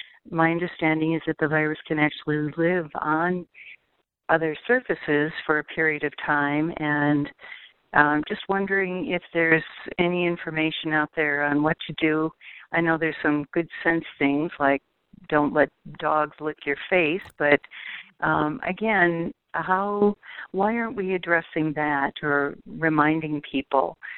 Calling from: Boise, Idaho, United States; I'm calling from Boise.

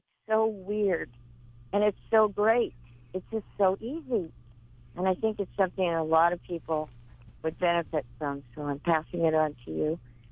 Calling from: Big Island, Hawaii, United States; I'm calling from the Big Island.

